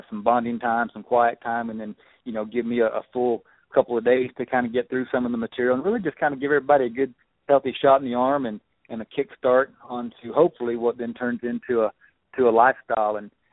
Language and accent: English; Arkansas, United States; You probably wouldn't believe it if I told you I was from Arkansas, would you?